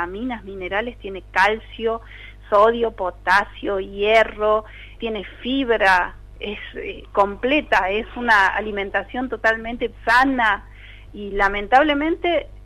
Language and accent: Spanish; Córdoba, Argentina; Nosotros, por ejemplo, somos de Córdoba, el pueblo Comechingón vive en una zona de monte nativo